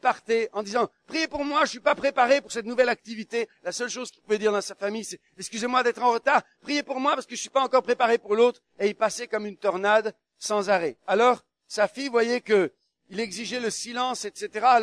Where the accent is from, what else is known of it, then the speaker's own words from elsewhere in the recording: Morocco; born there; Au Maroc, mon pays natal, quand quelqu'un se dépêche, on lui dit, pourquoi t'es si pressé?